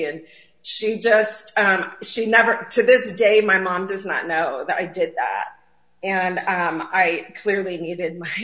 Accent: Michigan, United States; I grew up in Northern Michigan, and I have three older brothers

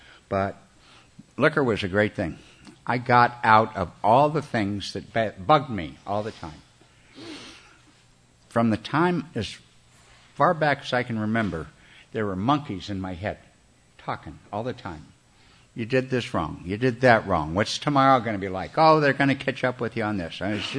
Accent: Mexican border, United States; moved away as an adult; even though I grew up on the Mexican border, I left home 5 days before my 18th birthday.

